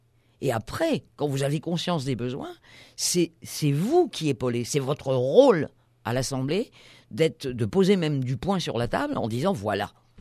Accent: Auvergne-Rhône-Alpes, France; de ce petit village d'où je suis, nous sommes limitrophes des Hautes-Alpes. Donc nous avons un climat beaucoup plus continental que ne serait-ce que les habitants

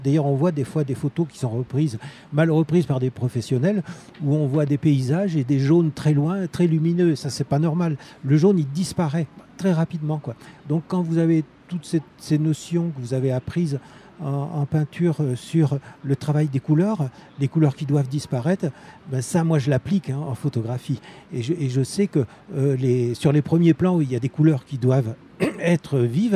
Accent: Voreppe, Auvergne-Rhône-Alpes, France; Je suis de Voreppe, c'est à côté de Grenoble. Ma compagne a une maison à La Baume, là, donc on y vient très régulièrement.

